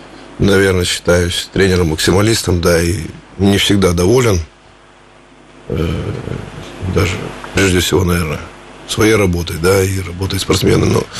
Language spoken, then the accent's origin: Russian; Izhevsk, Udmurt Republic, Russia; Конечно, для меня Ижевск – родной город. И, наверное, на моем месте каждый был бы рад, да, вернуться в родной город, где много родственников, друзей старинных